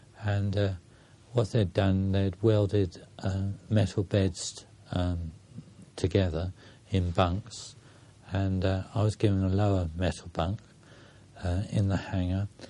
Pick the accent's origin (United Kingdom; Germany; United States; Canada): United Kingdom; And I said, "I'm British,"